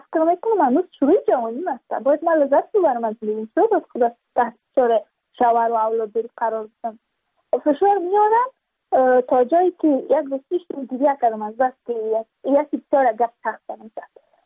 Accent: Badakhshan, Afghanistan; چون ما از بدخشان هستیم،

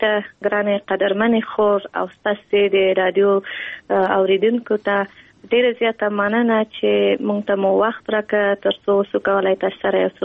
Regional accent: Kabul, Afghanistan; په کابل کې زیږیدلی یم، په کابل کې لویه شوی یم، په کابل کې مو تحصیلات مخکې وړي.

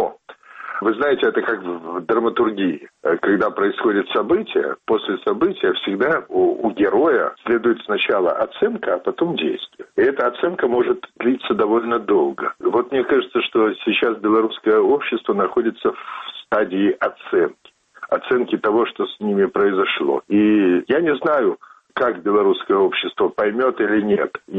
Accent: Belarus; мы народ, мы люди, мы нация, мы белорусы.

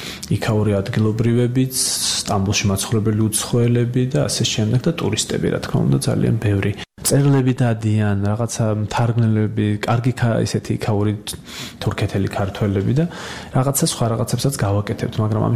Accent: Abkhazia, Georgia; moved away; ეს არის აფხაზეთის თემა, ჩემი ბავშვობის თემაა ეს

